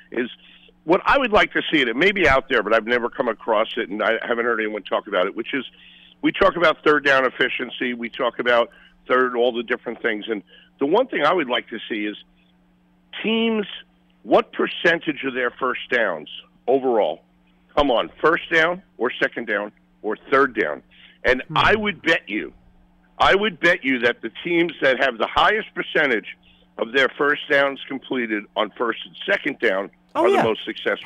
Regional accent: Brooklyn, New York, United States; And we grew up in Brooklyn where we all called each other

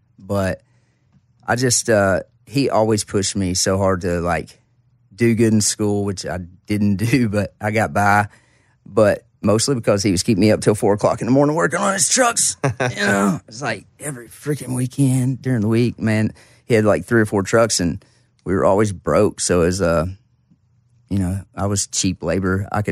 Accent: Caneyville, Kentucky, United States; So we had four K-12 schools in my county that consolidated in 76 or 77.

